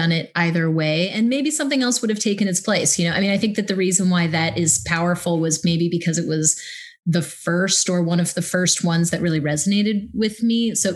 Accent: Midwest, United States; I'm from the Midwest and we just had a cow skull in my art class.

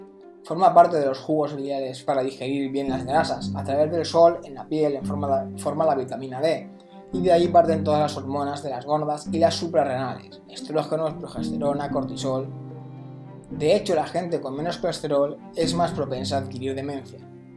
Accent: Spain; sobre todo en mi país, España, se lleva haciendo eco durante años

